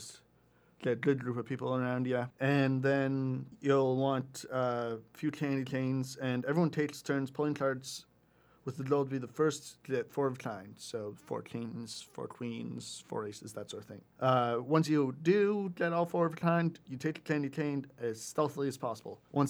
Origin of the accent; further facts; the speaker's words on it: Cambridge, Ontario, Canada; I'm actually from Cambridge, too.